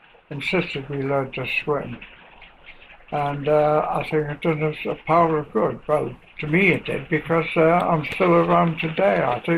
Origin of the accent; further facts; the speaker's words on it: Gateshead, North East England, United Kingdom; born or raised there; also born or lived in Ireland